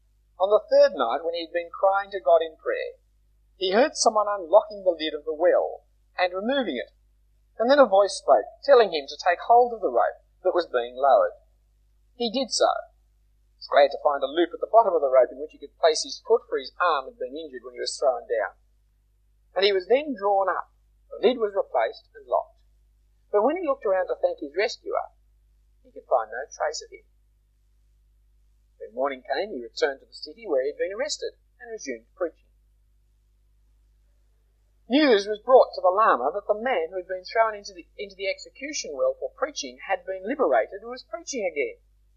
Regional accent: Australia; accent: broad Australian; will apologise my broad Australian accent

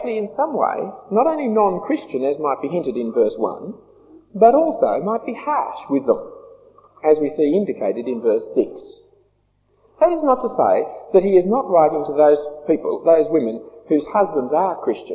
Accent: Australia; I'm an Australian.

